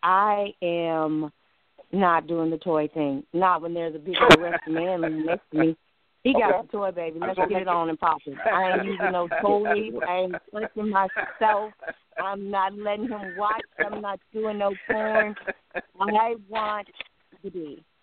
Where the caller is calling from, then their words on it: New Albany, Mississippi, United States; I'm calling from New Albany, Mississippi.